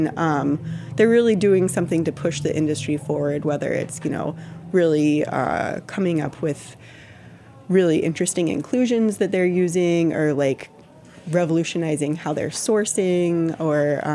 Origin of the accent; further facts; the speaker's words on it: Texas, United States; I'm from Texas. I just moved here 2.5 years ago.